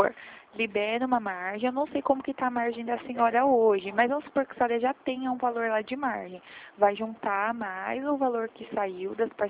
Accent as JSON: {"language": "Portuguese", "town": "Limeira", "region": "São Paulo", "country": "Brazil", "said": "Eu sou de Limeira, São Paulo. Eu sou do interior."}